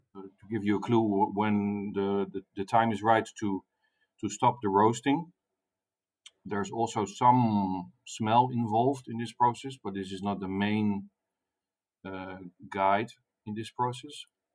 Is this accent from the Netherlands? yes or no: yes; Netherlands; I'm from the Netherlands. I'm aged 47.